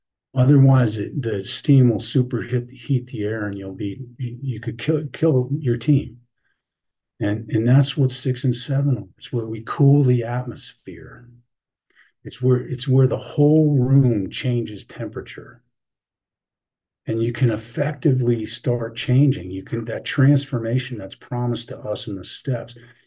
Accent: Aspen, Colorado, United States; now in Carbondale, United States; I live in Carbondale, Colorado, which is about $4.5 million south of Aspen. I grew up in Aspen, Colorado, and it's a small town. It's a small valley

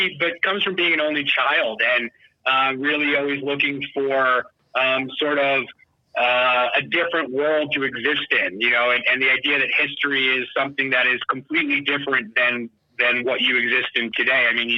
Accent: Connecticut, United States; Sure. Yeah, so I grew up in Connecticut

